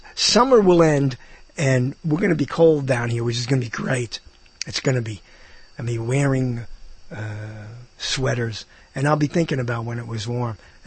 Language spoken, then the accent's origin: English; Brooklyn, New York, United States; I'm from Brooklyn. I'm from the same city as Joan Rivers.